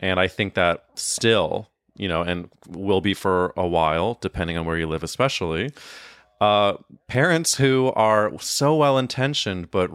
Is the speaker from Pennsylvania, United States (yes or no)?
no; St. Louis, Missouri, United States; I grew up in Missouri in St. Louis, where there were obviously queer people everywhere